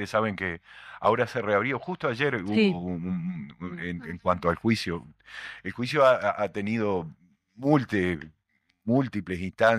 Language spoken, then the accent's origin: Spanish; Uruguay; Bueno, ese tan reclamado nunca más como sociedad uruguaya hacemos